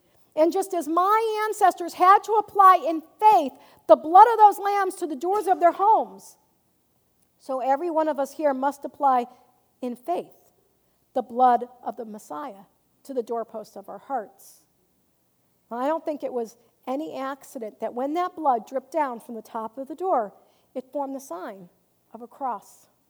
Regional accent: Hartford, Connecticut, United States; those of us from the Northeast, I'm from Hartford, Connecticut originally

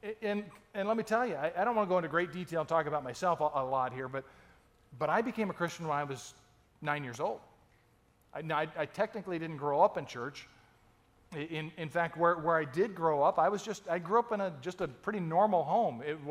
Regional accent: United States; That was the 1960s, at least where I grew up in America. You know, and lived in a small town. Life revolved around the Marine base.

